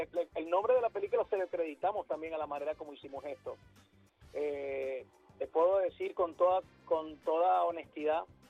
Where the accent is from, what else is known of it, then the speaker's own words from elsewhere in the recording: Venezuela; y también dice mucho de lo que somos nosotros, los venezolanos.